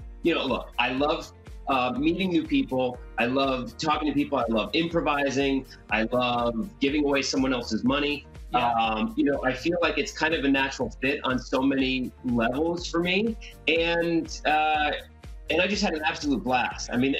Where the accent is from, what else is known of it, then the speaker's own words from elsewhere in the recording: New Jersey, United States; I'm from New Jersey. We actually filmed like two towns away from where I grew up.